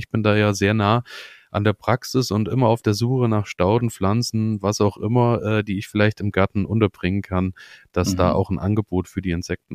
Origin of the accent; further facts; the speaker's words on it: Rhön, Germany; ich komme ja hier aus der Rhön